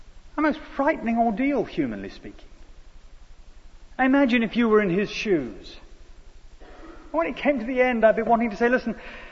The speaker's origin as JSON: {"language": "English", "country": "United Kingdom", "said": "Well, we're British, we might do it rather more politely"}